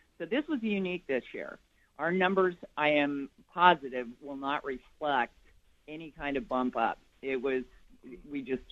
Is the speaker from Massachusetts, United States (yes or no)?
no; Grants Pass, Oregon, United States; I was born and raised in Grants Pass, and when you go on the Rogue River right now, it's like a Disneyland ride.